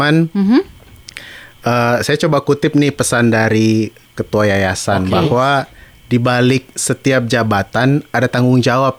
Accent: Makassar, South Sulawesi, Indonesia; Oh iya, saya sebenarnya asli dari kota Makassar.

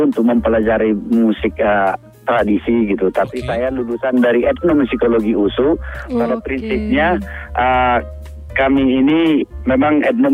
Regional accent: Harian Boho, North Sumatra, Indonesia; Yang pertama itu di Harian Boho tahun yang lalu di kampung saya.

